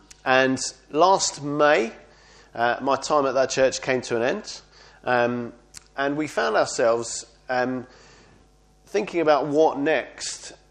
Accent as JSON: {"language": "English", "town": "Brentwood", "region": "East of England", "country": "United Kingdom", "tie": "born or raised there", "said": "I grew up in Essex. I'm an Essex boy, born and bred, a place called Brentwood, which is where we go to church now. And I became a Christian when I was 16"}